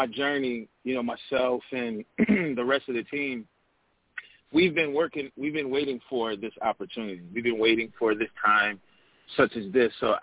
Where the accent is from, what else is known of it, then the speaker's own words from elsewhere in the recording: New York, United States; now in New Jersey, United States; Calling from New Jersey. I'm a New York native, but I'm calling from New Jersey.